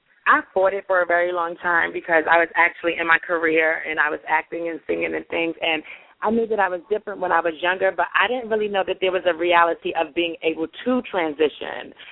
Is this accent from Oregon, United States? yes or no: no; Mount Vernon, New York, United States; and I'm from Mount Vernon, New York. You ain't seen it a lot. Like, I thought it was only two people in Mount Vernon that were gay